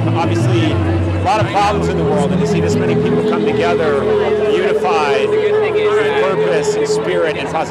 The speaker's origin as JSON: {"language": "English", "town": "Boston", "region": "Massachusetts", "country": "United States", "said": "I'm an Irish Catholic kid from Boston, Massachusetts, but I feel like I've come home now."}